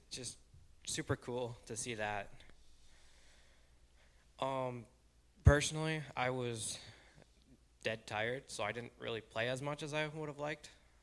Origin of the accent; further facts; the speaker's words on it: Minnesota, United States; and I'm Minnesotan, so that's rough.